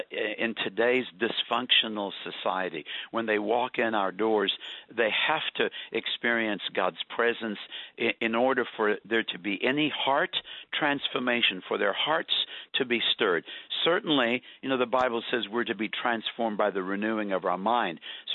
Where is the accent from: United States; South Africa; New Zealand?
South Africa; Well, I was born and raised in South Africa, Susie, to British parents.